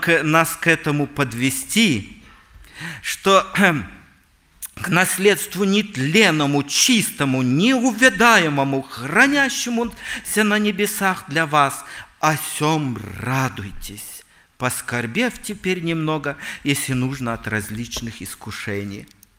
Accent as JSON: {"language": "Russian", "region": "Omsk Oblast", "country": "Russia", "tie": "born or raised there", "said": "я вырос в Сибири, в Омской области"}